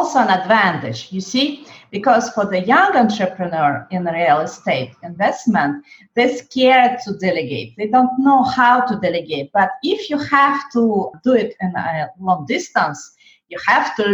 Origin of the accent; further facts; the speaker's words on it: Paris, Île-de-France, France; English is a second language; now in Barcelona, Spain; when I've said this, that I'm from Paris. When I have said them that now I live in Barcelona